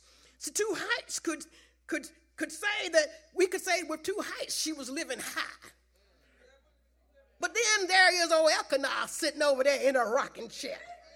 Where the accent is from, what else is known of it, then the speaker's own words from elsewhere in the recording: Pemberton, New Jersey, United States; We have a problem in my hometown, Pemberton, New Jersey.